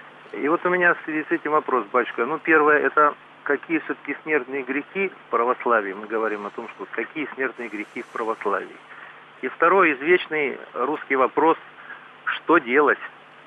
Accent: Volgograd Oblast, Russia; Я из Волгоградской области.

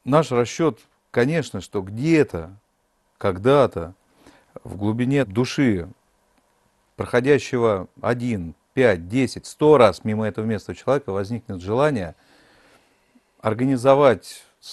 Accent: Moscow, Russia; born there; Вот я родился в Москве. Сейчас, погружаясь в эту программу, узнавая какую-то новую информацию, первый раз за свои 47 лет я узнал

